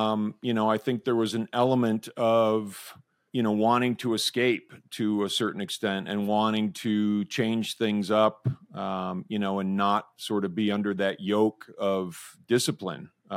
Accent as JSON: {"language": "English", "region": "Midwest", "country": "United States", "tie": "born or raised there", "said": "I grew up in the Midwest, and I was the son of a my dad was a mechanic"}